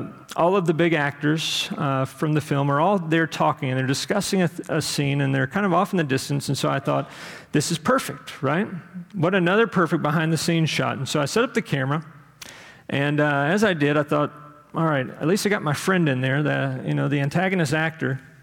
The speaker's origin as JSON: {"language": "English", "region": "Texas", "country": "United States", "said": "I always say bitumen because I'm from Texas, but I'm trying to say it the right way now, so I apologize."}